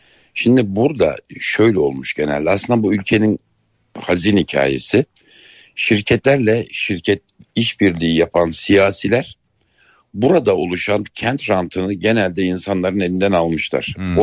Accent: Erzurum, Turkey; Ben evet Erzurum'da bir gecekonduda büyüdüm.

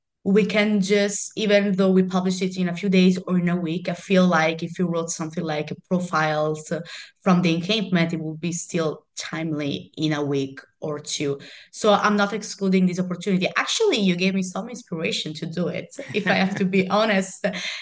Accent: Rome, Lazio, Italy; English is a second language; I'm from Rome. Not exactly Rome, I live near in the surroundings.

